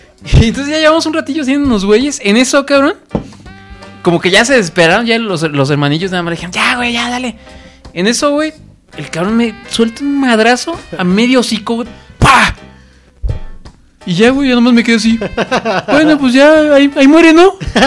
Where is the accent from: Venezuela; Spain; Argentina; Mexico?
Mexico; Morelia, Michoacán; now in Guanajuato, Mexico; yo vivía en Morelia. Yo crecí en Morelia.